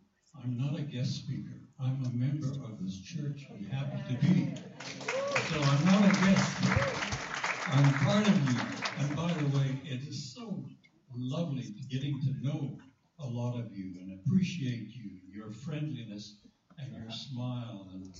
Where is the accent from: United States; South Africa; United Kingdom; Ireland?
South Africa; first language Shangaan; English is a second language; now in Canada; I was raised in Africa. My first language that I spoke was Shangaan. And that's a language that I learned before English. Why? Because my parents were missionaries with the Pentecostal Assemblies of Canada to South Africa, and I lived 70 miles from the nearest town